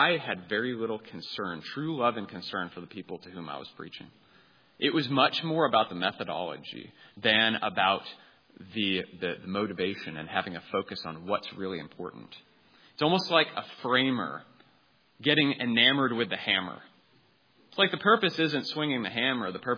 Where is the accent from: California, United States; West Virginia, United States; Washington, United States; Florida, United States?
Washington, United States; Seattle